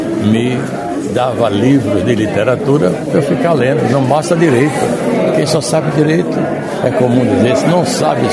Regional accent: Campo Formoso, Bahia, Brazil; indo de trem para Campo Formoso. Jorge, mas lá é minha terra. Lá é que eu me sinto bem. Lá é que eu tenho a minha família.

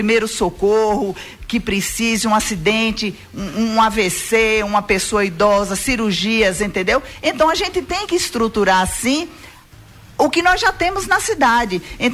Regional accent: Campo Formoso, Bahia, Brazil; eu sou filha de Campo Formoso, nascida e criada em Campo Formoso. Saí como muitos saíram antigamente para estudar, para ter suas formações. Fiz minha família, mas meu cordão umbilical nunca saiu daqui.

